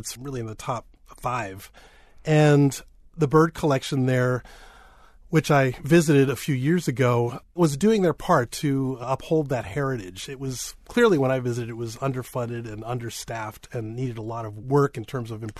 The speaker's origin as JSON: {"language": "English", "region": "New York", "country": "United States", "tie": "born or raised there", "said": "I mean, I grew up in New York City. I was at the dinosaur exhibits of the American Museum all the time."}